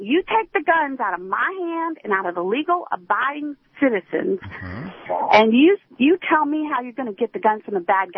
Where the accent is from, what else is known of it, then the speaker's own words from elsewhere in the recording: Houston, Texas, United States; I am from Houston, and Houston is the most multicultural city, from what I understand, in the United States.